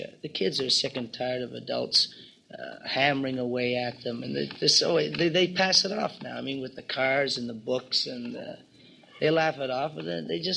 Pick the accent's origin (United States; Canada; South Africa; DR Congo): Canada; first of all, I'm a Canadian, which is slightly different.